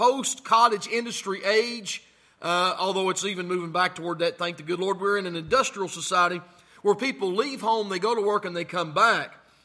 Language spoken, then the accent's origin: English; Tennessee, United States; So I'm from Tennessee.